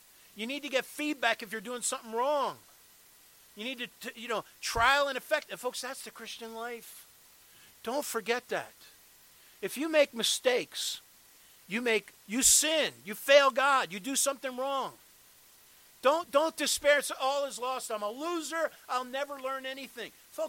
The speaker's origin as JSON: {"language": "English", "town": "Drexel Hill", "region": "Pennsylvania", "country": "United States", "tie": "born there", "said": "I was born in Drexel Hill before we moved out to Westchester. We went to St. Andrew's Church in Drexel Hill"}